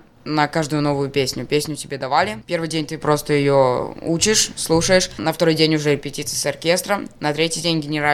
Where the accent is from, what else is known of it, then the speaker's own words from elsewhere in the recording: Belarus; потому что все-таки мы из Беларуси, мы больше общаемся. И в конце я уже за всю Беларусь боролся.